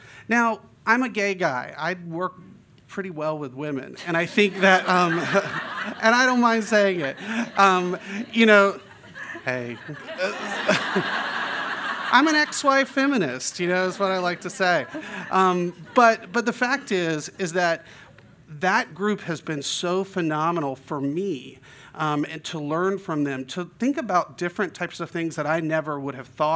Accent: North Carolina, United States; I'm from North Carolina, trained at Jefferson, so back and finished in 2007.

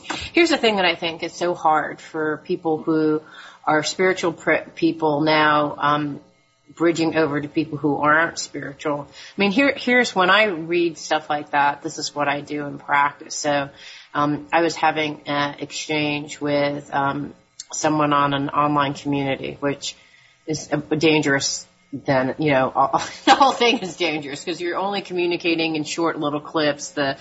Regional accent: East Coast, United States; I actually have no problem with being angry, but because I'm from the East Coast.

